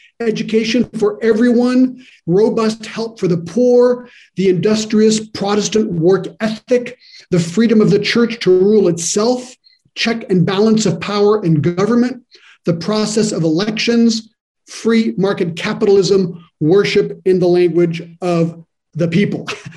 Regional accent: Paris, Île-de-France, France; English is a second language; I've lived in France many years. I was actually born and raised in Paris.

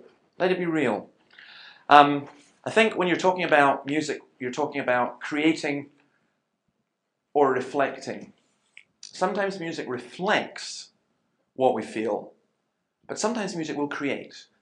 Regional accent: Scotland, United Kingdom; If ever I hear it and I'm away from Scotland, I instantly want to go home.

